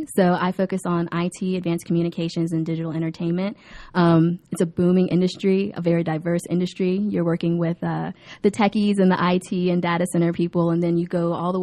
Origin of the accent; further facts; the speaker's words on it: Georgia, United States; I grew up in Gwinnett, and to be able to give back in that way is really fulfilling.